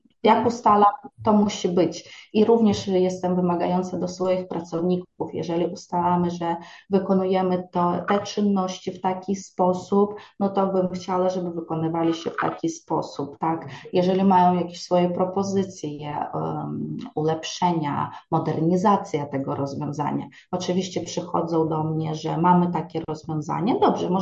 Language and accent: Polish; Ukraine; now in Poland; my jesteśmy Ukraińcami, którzy założyliśmy tutaj firmę